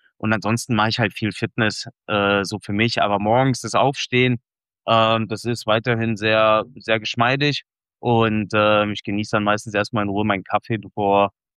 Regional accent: Wetzlar, Hesse, Germany; Aber groß geworden bin ich hier in Wetzlar.

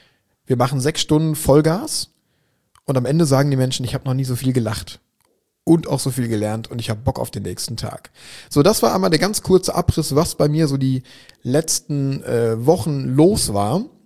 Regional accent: Schwerte, North Rhine-Westphalia, Germany; nämlich nach Schwerte an die Ruhr in meine Heimatstadt.

